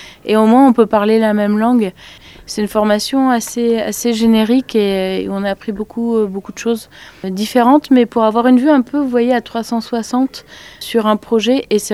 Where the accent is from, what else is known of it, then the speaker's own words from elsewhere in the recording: Bourges, Centre-Val de Loire, France; moi, je viens de Bourges, donc une ville au centre de la France où il y a un festival. Et depuis que j'étais petite, j'allais voir des spectacles.